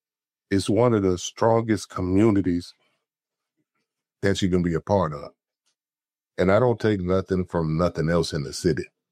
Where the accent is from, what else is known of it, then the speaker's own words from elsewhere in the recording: Memphis, Tennessee, United States; also born or lived in Newport / Milwaukee / California; I was born in Newport, Rhode Island. But by the age of 5, I had moved here to Memphis. And then we moved to Milwaukee for about 2 years. Then we came back.